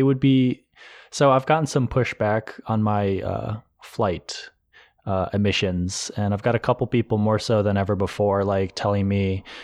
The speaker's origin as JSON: {"language": "English", "town": "Rochester", "region": "New York", "country": "United States", "said": "I'm from New York, upstate. I've lived in the state of New York all my life"}